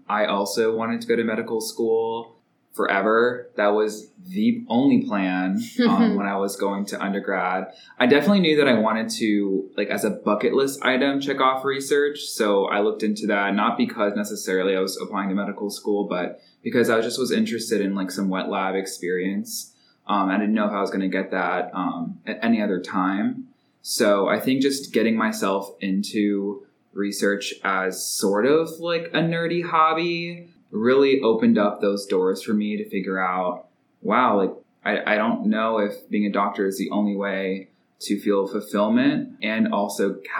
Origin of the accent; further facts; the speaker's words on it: Florida, United States; I grew up in South Florida, and I went to UCF for my undergrad, and I'm also 25.